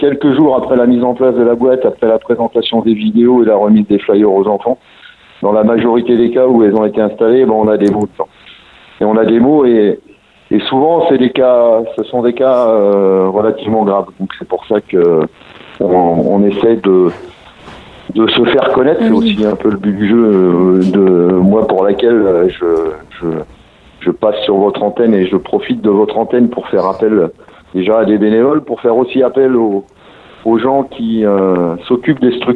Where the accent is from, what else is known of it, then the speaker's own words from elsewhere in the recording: Brittany, France; Et moi je suis originaire de Bretagne à la base